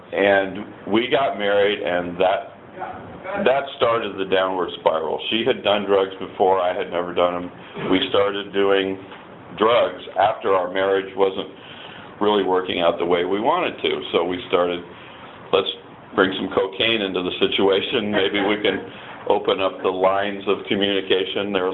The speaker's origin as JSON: {"language": "English", "town": "Van Nuys", "region": "California", "country": "United States", "tie": "born or raised there", "said": "I was born in Van Nuys, California, 1953."}